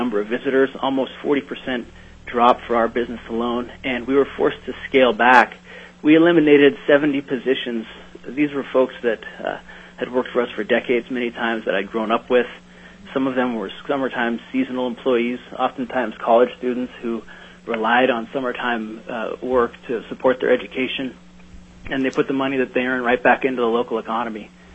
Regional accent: Fairbanks, Alaska, United States; I'm a lifelong Alaskan. I was born in Fairbanks. Our family's been building and operating boats all across the state for over 100 years.

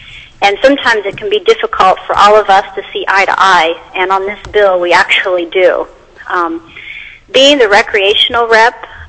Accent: Willow, Alaska, United States; I'm from Willow.

